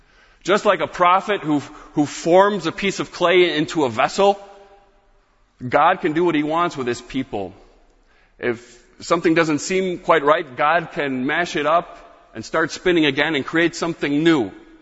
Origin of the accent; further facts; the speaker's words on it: Michigan, United States; Growing up in Michigan, we went up to Mackinac Island sometimes.